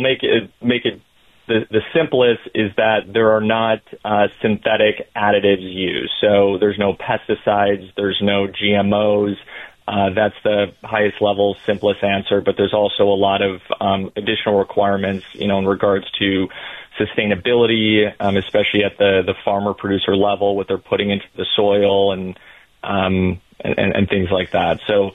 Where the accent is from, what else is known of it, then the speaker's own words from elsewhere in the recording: Chicago, Illinois, United States; please don't discriminate against deep dish pizza as a Chicagoan.